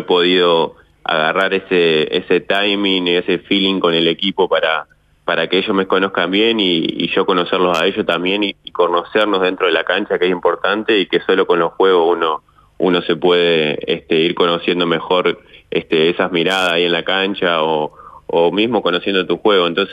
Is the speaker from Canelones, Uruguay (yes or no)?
no; Paysandú, Uruguay; soy del interior de Paysandú, entonces estoy acostumbrado a estar en ciudades así más tranquilas